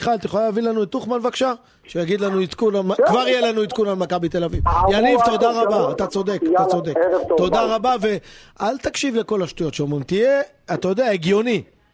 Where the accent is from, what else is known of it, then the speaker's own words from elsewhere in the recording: Hungary; קודם כל, אני לא רומני, אני הונגרי.